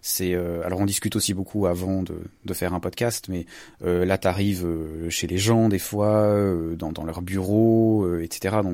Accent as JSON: {"language": "French", "country": "Switzerland", "said": "Bon, moi, je suis suisse"}